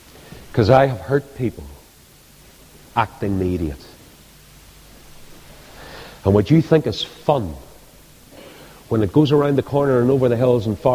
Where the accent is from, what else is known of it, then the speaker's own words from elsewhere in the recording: Ireland; I'm Irish. I can say no to this.